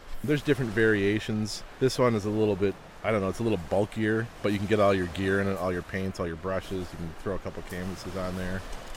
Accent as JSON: {"language": "English", "town": "Rochester", "region": "Minnesota", "country": "United States", "tie": "born or raised there", "said": "Oh, I grew up in Rochester, Minnesota."}